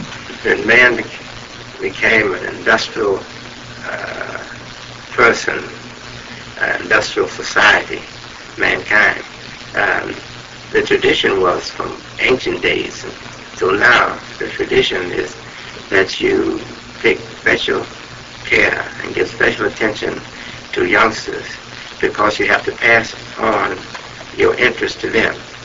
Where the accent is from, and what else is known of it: Chicago, Illinois, United States; born or raised there; moved away as an adult